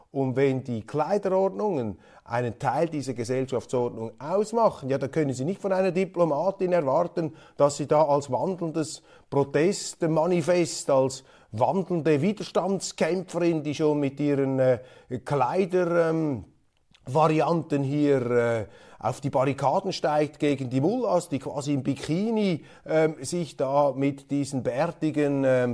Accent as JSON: {"language": "German", "country": "Switzerland", "said": "Und meine Bitte auch als Schweizer Milizpolitiker lautet, liebe NZZ, lieber Erik Ueyer, vergessen Sie nicht ganz die gute alte Schweiz."}